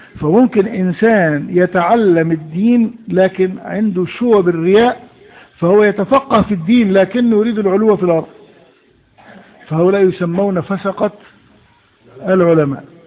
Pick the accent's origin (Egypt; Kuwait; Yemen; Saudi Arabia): Egypt; احنا عندنا في مصر